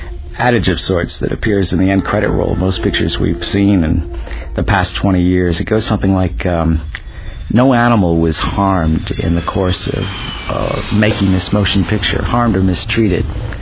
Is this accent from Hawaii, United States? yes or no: no; Rochester, New York, United States; I grew up in Rochester, New York, and was an avid lover of movies when I was a kid.